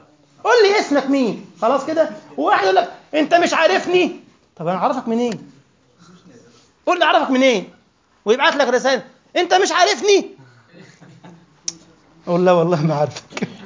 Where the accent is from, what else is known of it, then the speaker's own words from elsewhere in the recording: Egypt; عامل زي بتوع الميكروباصات عندنا في مصر